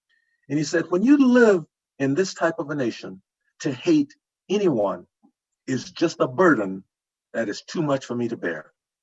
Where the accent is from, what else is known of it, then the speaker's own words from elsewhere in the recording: Louisiana, United States; Growing up in Louisiana, my grandmother raised me.